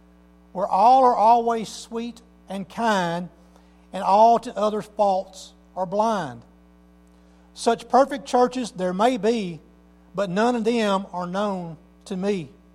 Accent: Arkansas, United States; accent: twang; moved away as an adult; my wife and I moved from South Arkansas, if you didn't already know by my twang and dialect in my voice. I used to tell people I'm from L.A. So you don't sound like you're from L.A. Well, I'm from Lower Arkansas.

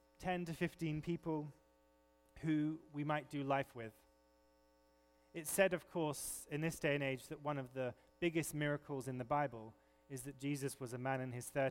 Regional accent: England, United Kingdom; I mean, being English, I have to say this one, whether you should put the milk in before the tea or after the tea

